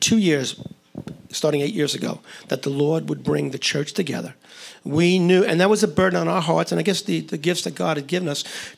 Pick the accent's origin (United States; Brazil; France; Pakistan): United States; New York; Cheryl and I grew up in Long Island, and we were involved in churches for many years.